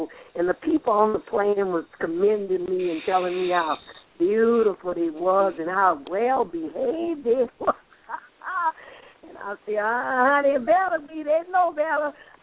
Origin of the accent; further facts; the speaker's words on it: New Orleans, Louisiana, United States; you know, like they say, you know, I'm from New Orleans, don't be half-stepping.